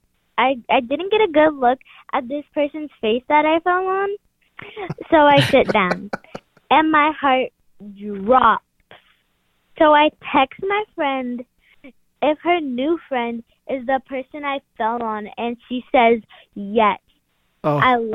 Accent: Texas, United States; I'm calling for That Story Show. … I'm from Texas.

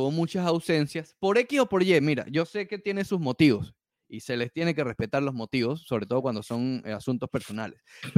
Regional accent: Florida, United States; Sí, en Broward, Villegas. Soy un tipo de Broward.

